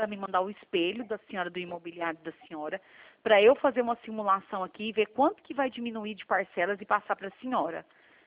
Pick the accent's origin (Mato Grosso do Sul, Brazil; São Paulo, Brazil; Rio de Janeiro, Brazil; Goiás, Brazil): Goiás, Brazil; Goiânia; Eu sou de Goiânia, tá?